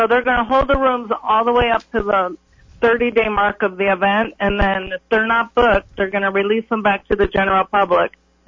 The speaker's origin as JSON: {"language": "English", "town": "Lake Havasu City", "region": "Arizona", "country": "United States", "tie": "born or raised there", "said": "kind of like a house party, which we're all familiar with growing up in Lake Havasu."}